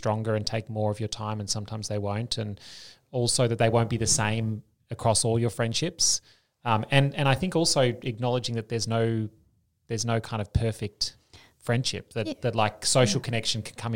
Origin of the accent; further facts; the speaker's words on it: Australia; particularly as an Australian. They love the accent.